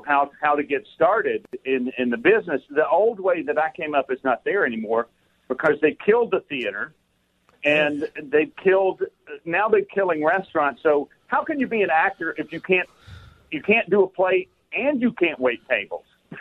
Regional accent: Cullowhee, North Carolina, United States; which actually I grew up in Cullowhee, North Carolina, which is about 60 miles from Murphy.

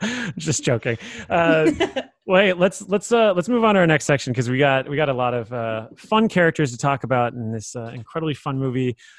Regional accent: Florida, United States; I'm from a beach town, I'm from South Florida.

